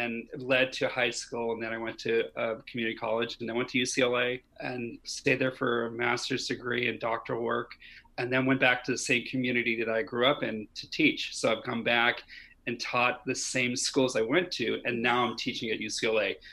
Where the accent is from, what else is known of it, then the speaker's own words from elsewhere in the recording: Northern Ireland, United Kingdom; now in California, United States; I came to California from Northern Ireland in 1982.